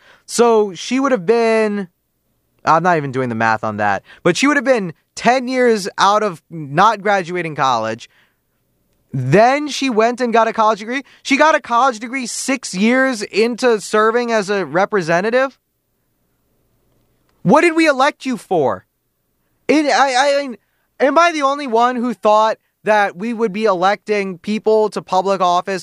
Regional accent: Bismarck, North Dakota, United States; Yeah, I'm from Bismarck.

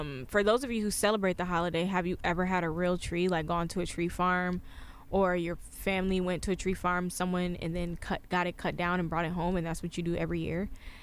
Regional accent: Michigan, United States; now in Maryland, United States; We did get a little bit of snow here in Maryland, but I'm from Michigan originally

